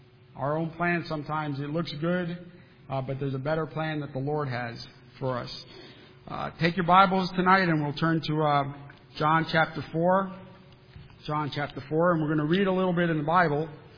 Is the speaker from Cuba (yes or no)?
yes; Cuba; now in United States; Now, I've been here 54 years, so I don't know. You know, I'm an American citizen. I'm an American. And when I've gone to Cuba and I try to tell them I'm a Cuban, they say, no, you're a North American.